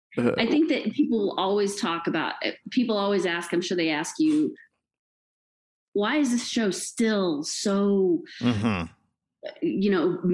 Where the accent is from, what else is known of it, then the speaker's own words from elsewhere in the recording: Texas, United States; No. I grew up in Texas. I went to Clear